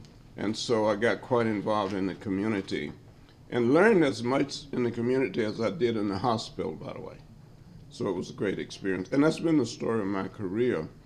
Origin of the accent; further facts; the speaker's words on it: Alabama, United States; So when I was growing up in Alabama and had not been out of Alabama, the place that I heard about all the time was Buffalo.